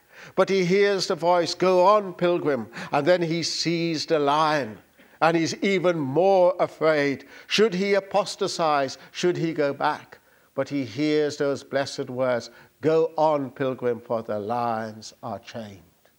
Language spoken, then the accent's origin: English; Guyana; born there; I was born in Guyana, and we have a lot of water and an awful lot of rivers.